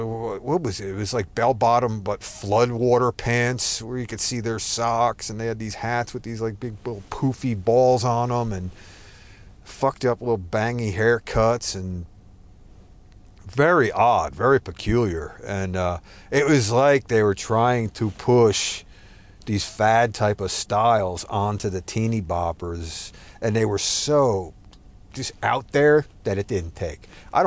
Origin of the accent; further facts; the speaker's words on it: United States; I'm American, you know, an American boy, American man. I've always been American, and I never really got down with the European shit.